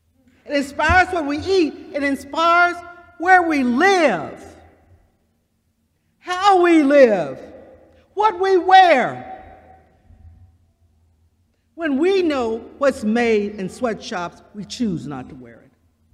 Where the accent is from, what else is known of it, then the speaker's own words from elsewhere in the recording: Mississippi, United States; Of course, when you look at me, you might suspect why. I was raised in the Mississippi Delta during the Civil Rights era.